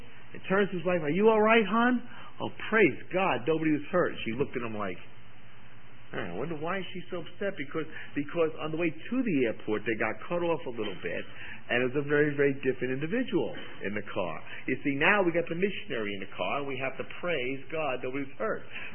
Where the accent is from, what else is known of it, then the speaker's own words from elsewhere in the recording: New York City, New York, United States; And I'm the boy from New York City.